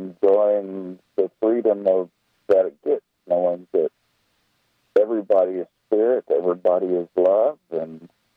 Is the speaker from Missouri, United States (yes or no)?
yes; Missouri, United States; And I'm from Missouri.